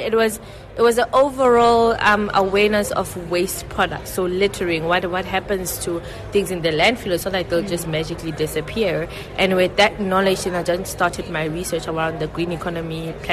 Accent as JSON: {"language": "English", "town": "Zamdela", "region": "Free State", "country": "South Africa", "said": "I come from Zamdela, Taylor Park, specifically in the townships."}